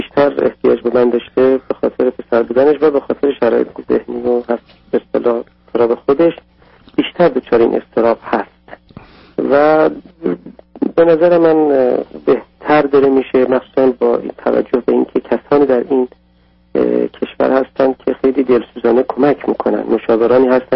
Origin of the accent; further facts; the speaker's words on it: Iran; moved away; من از ایران که اومدم